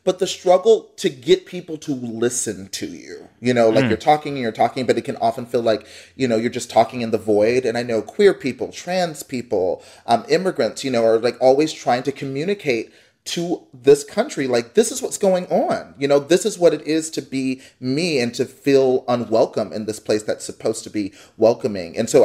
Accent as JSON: {"language": "English", "town": "Dallas", "region": "Texas", "country": "United States", "tie": "born or raised there", "said": "I grew up in Texas. I grew up in the suburbs of North Dallas."}